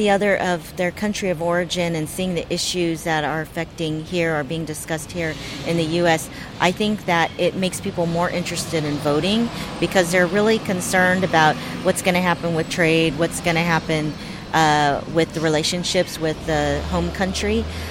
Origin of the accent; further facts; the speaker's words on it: United States; I'm fourth generation. My family's been here since 1861, and I still get it.